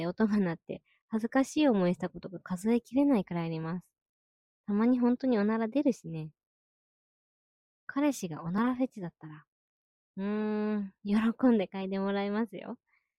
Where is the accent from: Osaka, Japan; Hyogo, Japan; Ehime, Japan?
Osaka, Japan; 20代後半です。出身はどちらですか？大阪です。